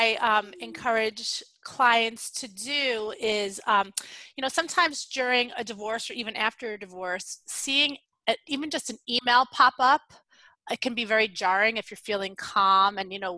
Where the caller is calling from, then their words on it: Northampton, Massachusetts, United States; So I'm in Northampton, Massachusetts, which is in Western Mass, right by Smith College.